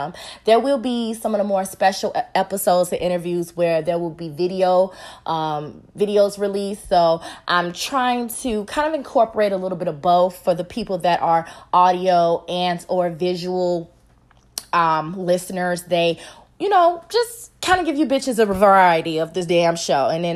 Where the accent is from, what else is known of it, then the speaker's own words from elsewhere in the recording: Chicago, Illinois, United States; I'm born and raised in Chicago. I've lived in a couple of cities here and there, honey, but I've been grounded and based here in Chicago the majority of my life.